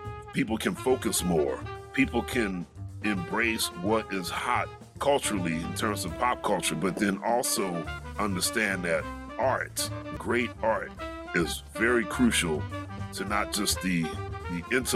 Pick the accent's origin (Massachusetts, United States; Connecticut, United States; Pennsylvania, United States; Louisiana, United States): Pennsylvania, United States; Philadelphia; I grew up in Philly, and I went to a high school called Creative and Performing Arts, also known as Kappa.